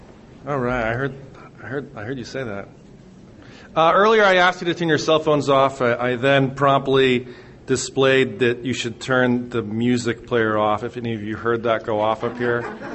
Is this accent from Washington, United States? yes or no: yes; Seattle, Washington, United States; And I'm from Seattle. If I ever move out here, I know exactly who's going to sponsor me.